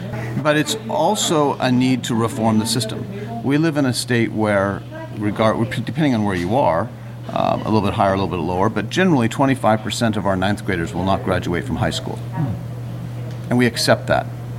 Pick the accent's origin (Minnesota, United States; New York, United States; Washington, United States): Washington, United States; I grew up in the Hood Canal School District and went to school on the Skokomish Reservation.